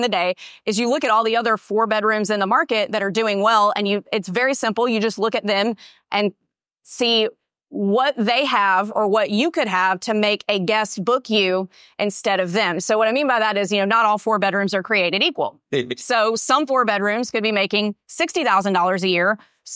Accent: Mississippi, United States; I'm from North Mississippi, so I've vacationed in the Smokies my whole life.

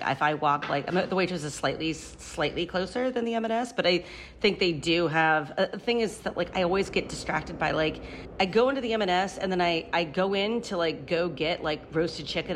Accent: Midwest, United States; I grew up in the American Midwest and there wasn't a whole lot of, you know, maybe diverse food.

